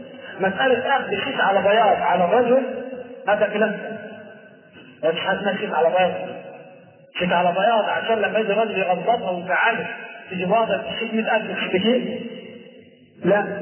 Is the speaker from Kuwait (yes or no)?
no; Egypt; الصحيح أن التجهيز الشرعي للوضع عندنا في مصر أن المهر هو ما يسمى بالقائمة.